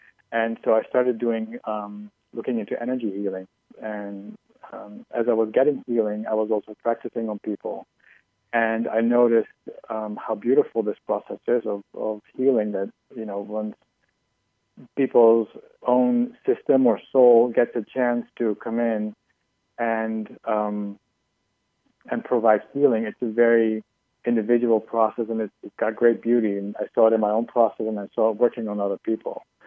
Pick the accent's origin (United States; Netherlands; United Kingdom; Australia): Netherlands; English is a second language; I wasn't really raised in any religion. I'm from the Netherlands, and we're kind of cerebral, rational people.